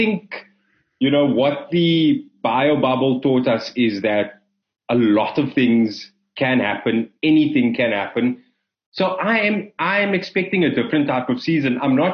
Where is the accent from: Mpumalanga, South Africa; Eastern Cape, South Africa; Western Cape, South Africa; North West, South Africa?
Western Cape, South Africa; Cape Town; I think my whole sports thing started with my family. Both sides of my family are relatively sports mad. Before SACS, I mean, I played cricket and rugby there.